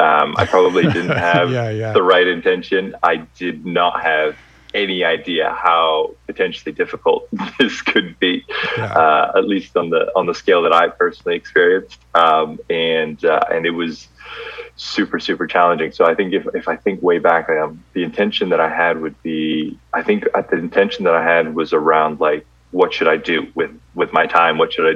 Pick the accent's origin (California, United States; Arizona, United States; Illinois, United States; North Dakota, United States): California, United States; also born or lived in Greece / Belgium; So moved to California when I was four. My mom was, I was born in Greece, moved to Belgium, so I'm actually a Belgian citizen now.